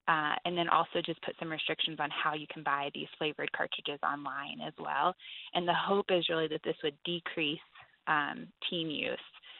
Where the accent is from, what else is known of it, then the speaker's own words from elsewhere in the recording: Colorado, United States; Colorado, my home state, is in a really public battle updating their sex ed laws.